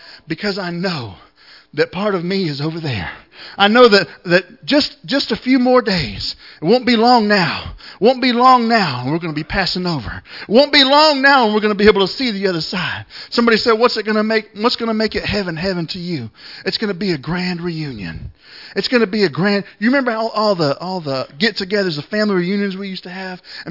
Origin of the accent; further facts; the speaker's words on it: Florida, United States; You know, now I grew up in Florida and we have lizards, but that's the kind you hang on your ear, little bitty guys.